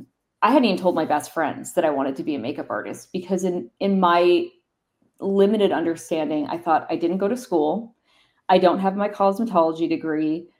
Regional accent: Las Vegas, Nevada, United States; So being born and raised in Las Vegas, the casino world is an easy like jump

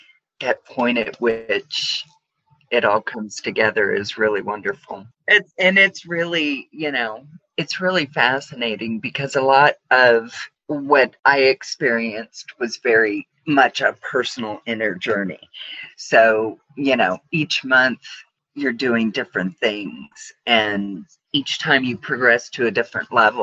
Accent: California, United States; now in Columbus, United States; I was raised in the Sierras, not far from that Patterson Gilmore Bigfoot photo.

